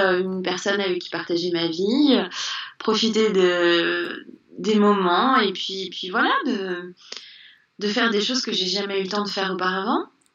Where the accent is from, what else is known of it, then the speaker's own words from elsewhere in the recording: Paris, Île-de-France, France; je viens de Paris à la base.